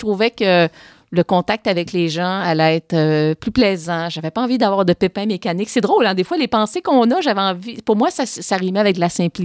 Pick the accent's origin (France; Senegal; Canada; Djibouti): Canada; Trois-Rivières, Quebec; also born or lived in Sherbrooke; J'ai grandi à Trois-Rivières, fait, mais j'ai passé plusieurs années professionnelles à Sherbrooke.